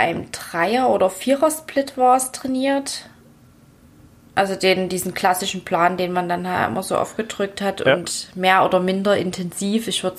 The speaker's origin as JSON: {"language": "German", "town": "Dresden", "region": "Saxony", "country": "Germany", "tie": "born there", "said": "ich bin 30 Jahre alt. Ich bin geboren in Dresden."}